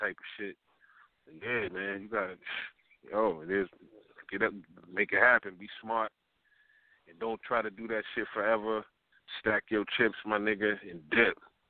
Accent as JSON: {"language": "English", "town": "East Orange", "region": "New Jersey", "country": "United States", "tie": "born or raised there", "said": "I was always in East Orange or North, you know, growing up in Jersey."}